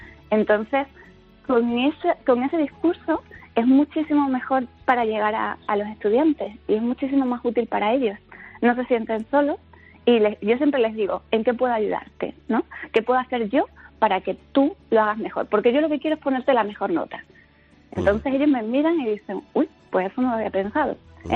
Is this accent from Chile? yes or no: no; Spain; yo hablo rápido y en español de España